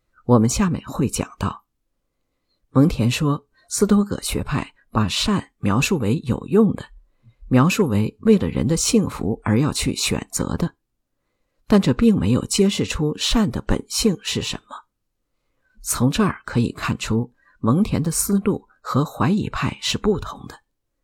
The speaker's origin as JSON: {"language": "Chinese", "country": "China", "said": "在我们中国人之间，这种似是而非、模棱两可的争论太多了"}